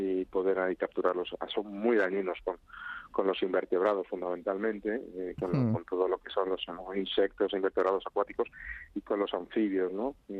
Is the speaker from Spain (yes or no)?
yes; Community of Madrid, Spain; Somos muchos madrileños demandando espacios y lugares.